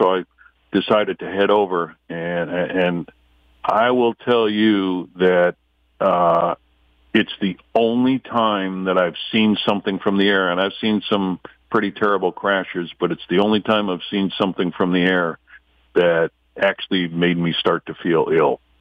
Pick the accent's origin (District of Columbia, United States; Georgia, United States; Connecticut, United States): Connecticut, United States; Bloomfield; growing up in Bloomfield, A.C. Peterson's, that's where they were, A.C. Peterson's Farms.